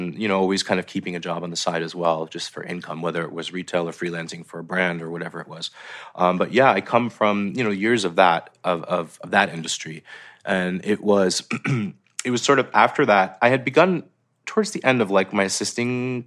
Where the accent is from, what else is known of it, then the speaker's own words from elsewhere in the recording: Montenegro; You know, we're Albanian from Montenegro.